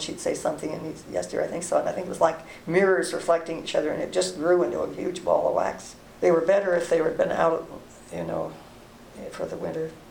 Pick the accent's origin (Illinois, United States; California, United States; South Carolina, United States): California, United States; we came from an urban area, and I came from Marin County originally